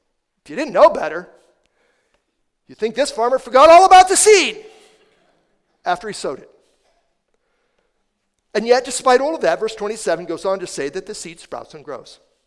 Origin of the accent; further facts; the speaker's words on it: Iowa, United States; When I was growing up, I grew up in Iowa, rural Iowa, central Iowa, you know, farm country